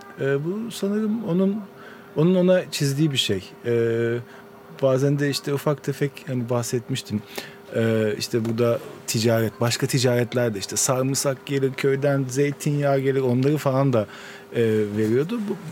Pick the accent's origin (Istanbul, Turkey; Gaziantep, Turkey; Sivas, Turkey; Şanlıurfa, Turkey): Istanbul, Turkey; Kadıköy; Kadıköy doğumluyum. Yani hep Kadıköy'de yaşadım.